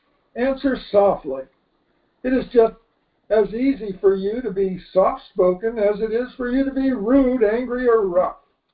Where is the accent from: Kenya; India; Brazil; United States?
India; I told him, no, I came from India. The country belongs to me, too.